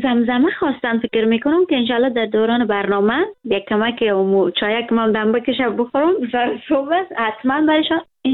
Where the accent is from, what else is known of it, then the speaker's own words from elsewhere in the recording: Herat, Afghanistan; moved away; من افغان هستم و کل افغانستان دوست دارم. خب من از هرات هستم.